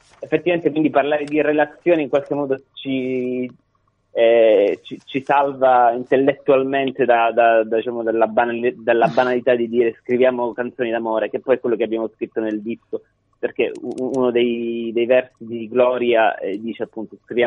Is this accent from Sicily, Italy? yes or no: yes; Palermo, Sicily, Italy; io sono palermitano, Veronica è toscana, ma da molti anni vivo a Palermo.